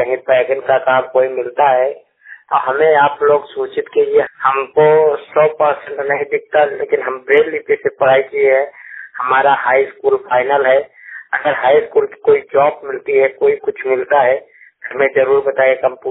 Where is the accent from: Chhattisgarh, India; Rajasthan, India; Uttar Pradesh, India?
Uttar Pradesh, India; Dharupur; उत्तर प्रदेश का रहने वाला हूँ